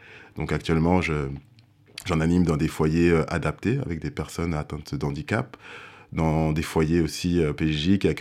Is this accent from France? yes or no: yes; France; born there; je suis un peu entre les deux continents, entre les deux cultures. Je suis né en France